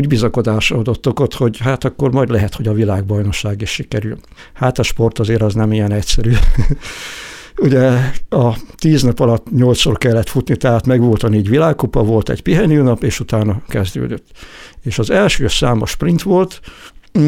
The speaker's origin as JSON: {"language": "Hungarian", "town": "Debrecen", "region": "Hajdú-Bihar", "country": "Hungary", "tie": "born or raised there", "moved": "as an adult", "lives_now": "Miskolc, Hungary", "said": "mert hogy én debreceni születésű vagyok, ott nőttem fel gyakorlatilag a Nagyerdőn"}